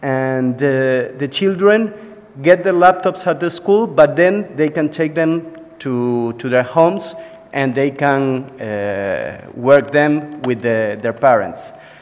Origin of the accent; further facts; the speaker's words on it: Uruguay; I'm from Uruguay